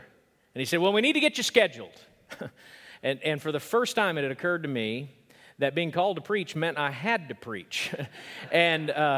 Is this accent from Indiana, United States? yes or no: no; Oklahoma, United States; Yesterday, Julie and I had to make a trip down and back to my hometown in Oklahoma